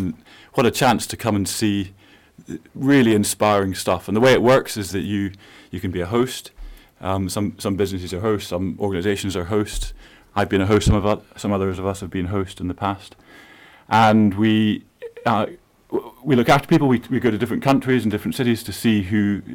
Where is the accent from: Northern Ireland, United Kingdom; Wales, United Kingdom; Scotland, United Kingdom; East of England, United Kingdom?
Scotland, United Kingdom; Edinburgh; now in London, United Kingdom; I'm based in London. I come from Edinburgh originally. I actually studied in Sheffield, so I have some understanding of Yorkshire.